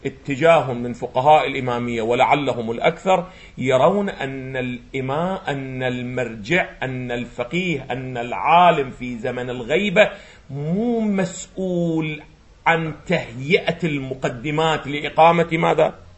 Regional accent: Iraq; وهذا حدث عندنا في العراق

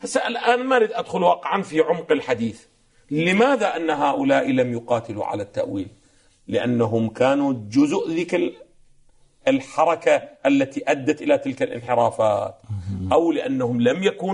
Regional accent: Iraq; عندنا في العراق الآن تجدون أن الذي يحمل لواء الثورة المضادة لسقوط النظام البائد

